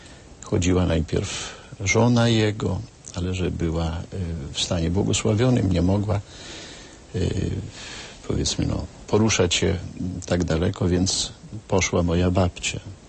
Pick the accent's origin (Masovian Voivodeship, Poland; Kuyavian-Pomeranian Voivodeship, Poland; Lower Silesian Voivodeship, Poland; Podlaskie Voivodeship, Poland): Podlaskie Voivodeship, Poland; Moje to świadectwo dotyczy drugiego powiatu, augustowskiego, bo tam są moje rodzinne strony.